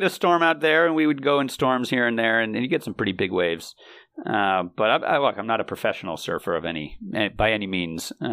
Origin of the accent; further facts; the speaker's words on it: San Diego, California, United States; also born or lived in Israel; I was born in Israel, and when I was three, to San Diego.